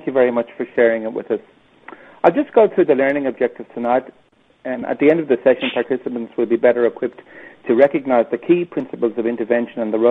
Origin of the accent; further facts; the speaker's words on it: Townsville, Queensland, Australia; I'm a GP from Townsville.